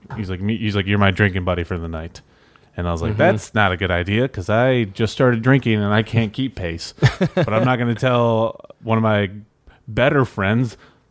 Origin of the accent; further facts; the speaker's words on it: Michigan, United States; So my hometown's 20 minutes from fucking Lansing.